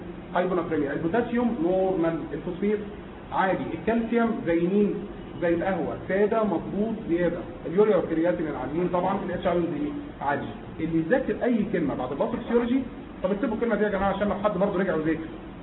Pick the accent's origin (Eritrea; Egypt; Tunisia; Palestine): Egypt; زي ما احنا كمصريين بنحب نتريق على الشعوب كلها